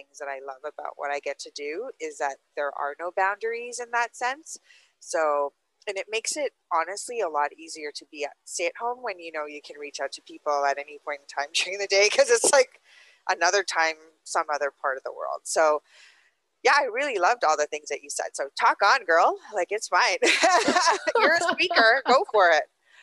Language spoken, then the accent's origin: English; Toronto, Ontario, Canada; I don't have Rona. I am from Toronto, and I'm not planning to bring it anywhere.